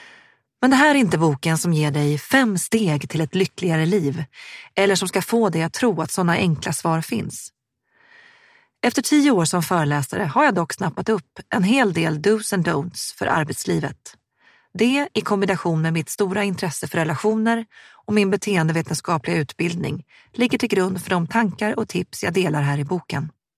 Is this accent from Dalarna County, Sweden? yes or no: no; Gävle, Gävleborg County, Sweden; Jag kommer ursprungligen från Gävle. Jag hade en trygg uppväxt, bodde i ett privilegierat område och hade många kompisar.